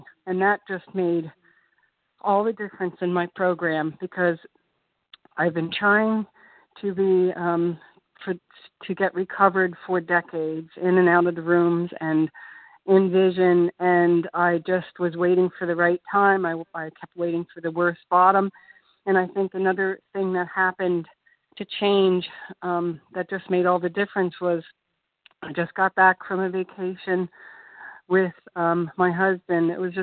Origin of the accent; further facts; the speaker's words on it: Pennsylvania, United States; I'm from Pennsylvania